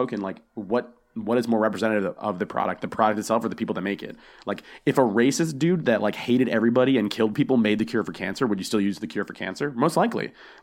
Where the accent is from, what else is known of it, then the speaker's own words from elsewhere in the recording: United States; And they're like, hey, where are you from? And we're like, oh, yeah, we're from America.